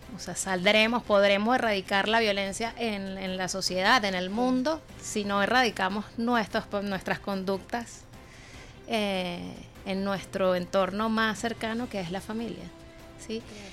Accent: Venezuela; Porque como venezolanos, como venezolanas, solemos estar arraigados en el catolicismo.

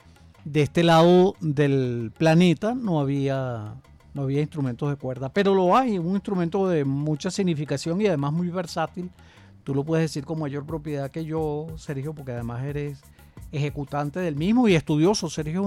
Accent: Venezuela; en total somos venezolanos

